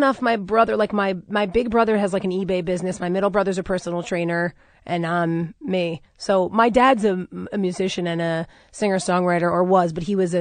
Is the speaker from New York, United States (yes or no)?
yes; Oceanside, New York, United States; moved away as an adult; now in Los Angeles, United States; I grew up in Oceanside, Long Island.